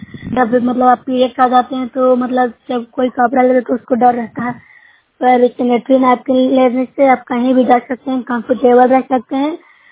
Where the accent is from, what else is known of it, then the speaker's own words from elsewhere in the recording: Bihar, India; मैं नौसरा ब्लॉक से हूँ, जिला नालंदा की निवासी।